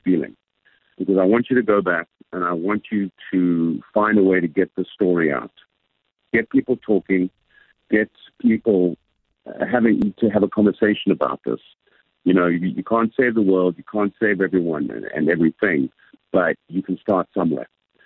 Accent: South Africa; I was at school with him when he used to play rugby growing up in South Africa.

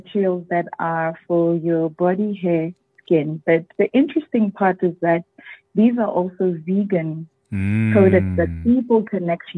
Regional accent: Mafikeng, North West, South Africa; also born or lived in Mabopane; So I was born and raised in Mabopane. Actually born and bred in Mabopane, but raised in Mafikeng in the Northwest Province.

